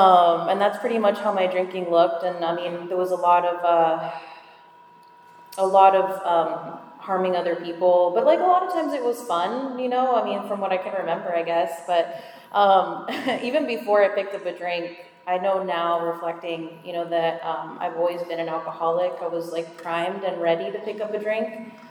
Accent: Miami, Florida, United States; All right, also talking about where I came from. So I'm from Miami.

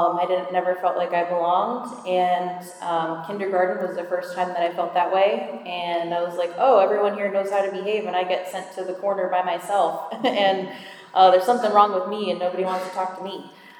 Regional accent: Miami, Florida, United States; All right, also talking about where I came from. So I'm from Miami.

